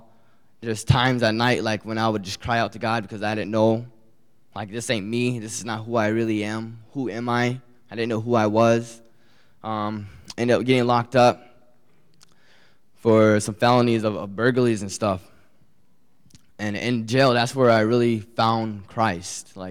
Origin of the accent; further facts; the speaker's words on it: Minnesota, United States; also born or lived in Virginia; now in South Dakota, United States; I came from Minnesota, actually, so y'all know, from Minnesota to Virginia, from Virginia to South Dakota.